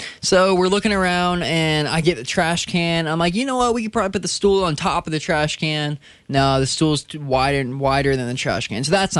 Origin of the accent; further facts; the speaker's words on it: Georgia; English is a second language; English is not my language. It's not my original language. I'm from Georgia.